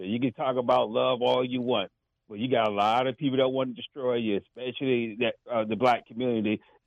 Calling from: Washington, District of Columbia, United States; from D.C., brother.

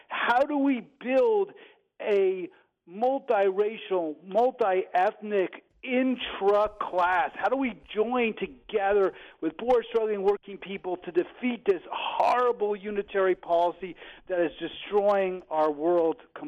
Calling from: Kensington, Maryland, United States; Kensington, Maryland, just outside. I said this last time, but in Kensington.

